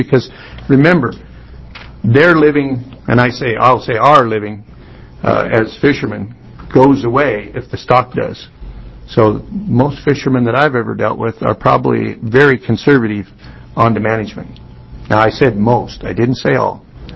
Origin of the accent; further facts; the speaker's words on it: Oregon, United States; as I said, Hecate, not Aceta. I am local. I'm not from California. That's how we tell the difference.